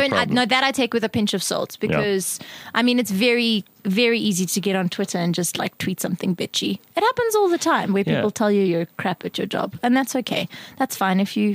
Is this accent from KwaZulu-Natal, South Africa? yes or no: no; Alberton, Gauteng, South Africa; I grew up in the South.